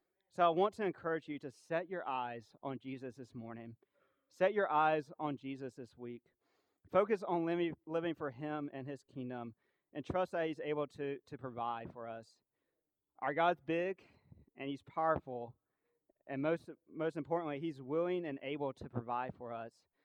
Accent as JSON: {"language": "English", "region": "South Carolina", "country": "United States", "said": "Understand, I'm from South Carolina. I'm from a very suburban, urban part of South Carolina. So we don't have a lot of access."}